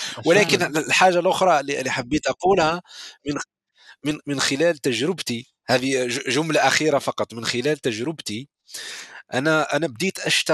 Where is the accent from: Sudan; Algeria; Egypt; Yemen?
Algeria; أنا دائما أستعمل مثال بلدي الجزائر